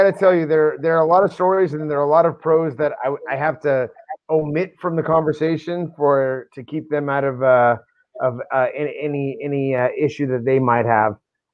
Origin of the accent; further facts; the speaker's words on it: United States; Being an American right now is an interesting time. We're the international joke.